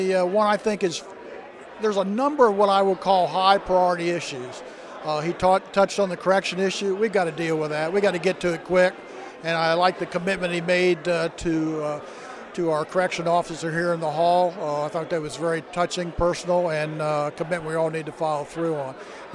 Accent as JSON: {"language": "English", "town": "Seaford", "region": "Delaware", "country": "United States", "tie": "born or raised there", "said": "I think my hometown, Seaford, is a good example, and he mentioned Seaford. We've got a huge facility down there that has about 100, 150 people working there."}